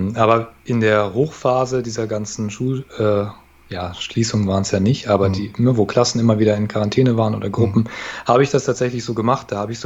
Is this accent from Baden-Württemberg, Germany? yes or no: no; North Rhine-Westphalia, Germany; kennt man in Bayern, glaube ich, deutlich mehr als bei uns in NRW.